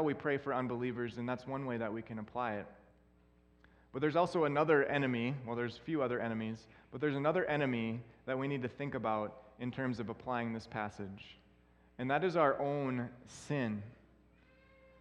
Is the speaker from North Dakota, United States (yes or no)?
yes; Minot, North Dakota, United States; So I'm from Minot, and so the air base is right there